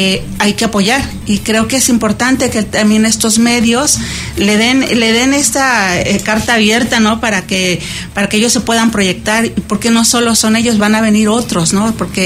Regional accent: Iguala, Guerrero, Mexico; Soy de Iguala, desgraciadamente es ahorita la ciudad que está incendiada.

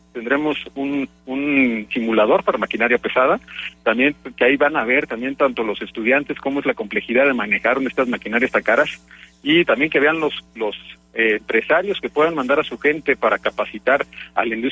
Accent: Querétaro, Mexico; vamos a siempre ir apostando por Querétaro, somos queretanos

